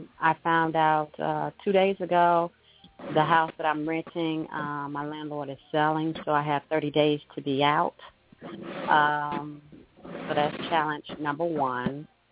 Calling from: Tennessee, United States; Yes, I'm 20 minutes from Nashville.

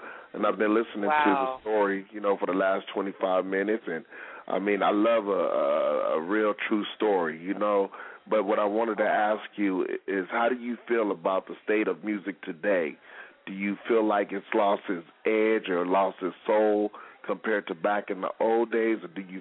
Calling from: Phoenix, Arizona, United States; calling from Phoenix, Arizona.

